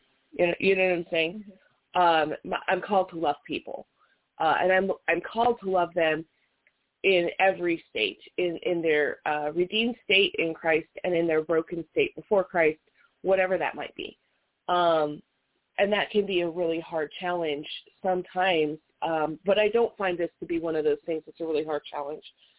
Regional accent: Las Vegas, Nevada, United States; I was born and raised in Las Vegas.

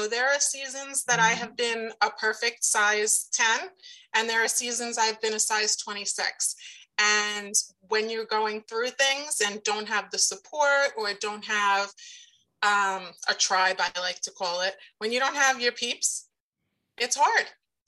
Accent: Brooklyn, New York, United States; accent: Brooklyn; So I'm from Brooklyn, New York, and then I moved out to Long Island when I was about 18.

